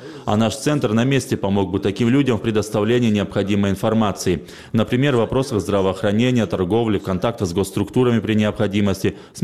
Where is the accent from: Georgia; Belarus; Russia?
Georgia; Sukhumi, Abkhazia; Russian is a second language; Я выбрал это название, потому что сам родом из Сухуми, там вырос, учился.